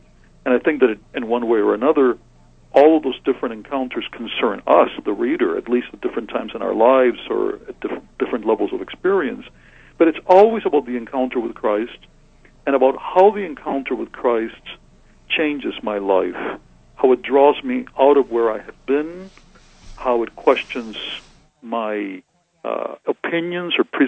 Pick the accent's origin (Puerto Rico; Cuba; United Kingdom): Cuba; moved away; Yes, I come from Cuba originally, even though I came from Cuba many, many years ago as a very young man.